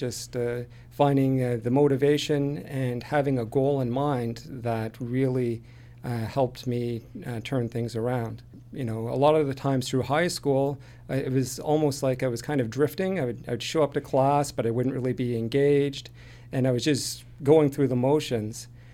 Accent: Belleville, Ontario, Canada; So I grew up in Belleville, Ontario. And it's, for those that don't know, it's a small city between Toronto and Montreal, essentially.

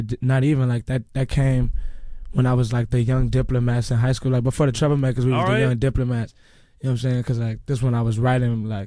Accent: Illinois, United States; And then I'm from the Austin community, coincidence.

